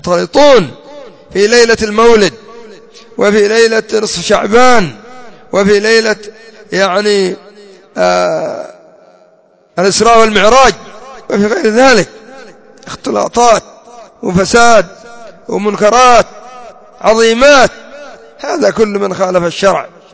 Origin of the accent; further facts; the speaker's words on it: Yemen; وعندنا في اليمن منهم الكثير